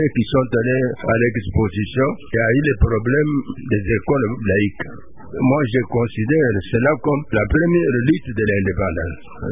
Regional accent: Misumba, Kasaï, DR Congo; born there; Moi, je suis né à Misumba, territoire de Mweka.

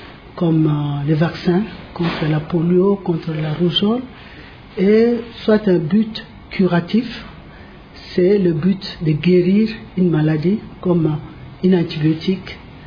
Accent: DR Congo; chez nous en RDC

